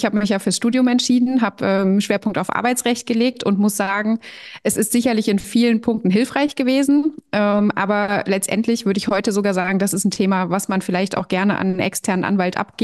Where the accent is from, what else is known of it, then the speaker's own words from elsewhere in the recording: Kassel, Hesse, Germany; ich komme aus Kassel, also die Mitte Deutschlands, immer gut für Reisen.